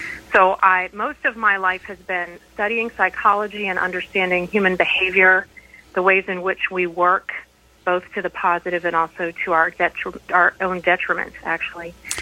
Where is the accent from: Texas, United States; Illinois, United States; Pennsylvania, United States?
Pennsylvania, United States; Wellsville; moved away as an adult; also born or lived in Philadelphia / Washington, D.C. / Liverpool, England; I was born and raised in Wellsville, Pennsylvania. From there, I went on to Philadelphia to attend Temple University, where I studied psychology, on to D.C. to work for the American Legion, and then on to Liverpool, England